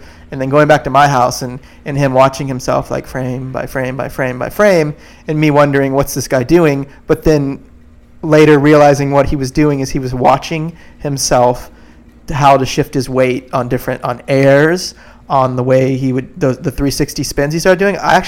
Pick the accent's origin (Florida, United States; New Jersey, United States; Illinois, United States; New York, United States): Florida, United States; I grew up here in Florida making surf movies.